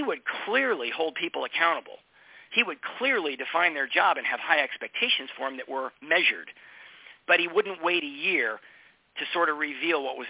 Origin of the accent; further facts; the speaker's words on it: Allentown, Pennsylvania, United States; I grew up in Allentown, Pennsylvania, playing ice hockey as a kid.